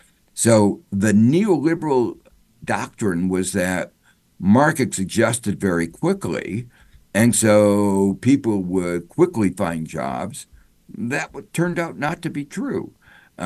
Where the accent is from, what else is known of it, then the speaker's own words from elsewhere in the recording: Gary, Indiana, United States; I come from Gary, Indiana, a steelmaking town